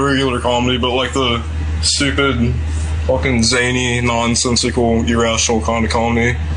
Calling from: Urbana, Ohio, United States; I'm calling from Urbana, Ohio, actually.

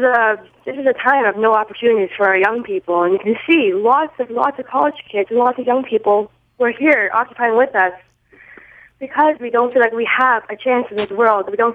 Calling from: Boston, Massachusetts, United States; So I'm calling from Boston.

